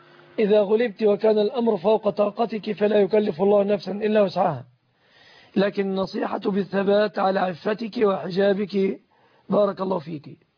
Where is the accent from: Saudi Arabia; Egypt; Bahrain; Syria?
Egypt; في بلادنا مصر